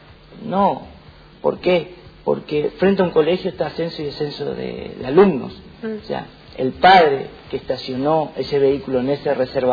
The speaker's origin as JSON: {"language": "Spanish", "country": "Argentina", "said": "Nosotros somos un pueblo argentino"}